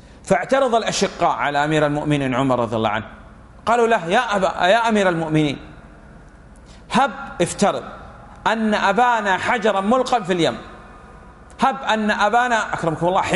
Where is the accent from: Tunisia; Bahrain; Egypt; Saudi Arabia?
Saudi Arabia; وهذا الذي عليه العمل عندنا في المملكة العربية السعودية في القضاء في قسمة التركات